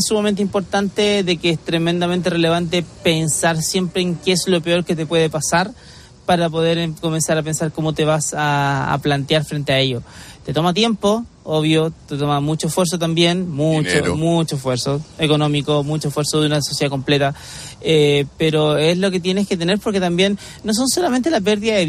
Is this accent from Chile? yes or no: yes; Chile; como chileno dices, ¿por qué está temblando en Marrakech?